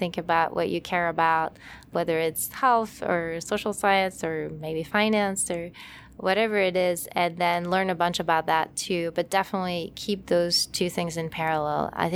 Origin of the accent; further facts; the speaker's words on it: France; now in United States; You know, I grew up in France, and I could have just stayed in France, right, and done school there.